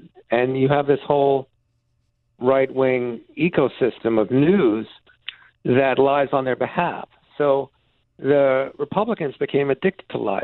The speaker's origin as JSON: {"language": "English", "region": "New York", "country": "United States", "tie": "born or raised there", "said": "I grew up in New York. I lived with a guy, and I knew it was dangerous."}